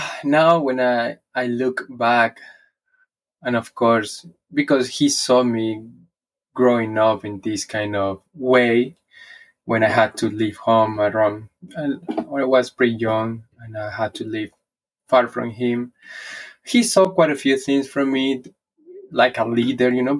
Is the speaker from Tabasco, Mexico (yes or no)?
yes; Villahermosa, Tabasco, Mexico; Well, I grew up in Villahermosa, Tabasco, Mexico. I was there the most of the time until I turned maybe 18 years old. When I moved to a different city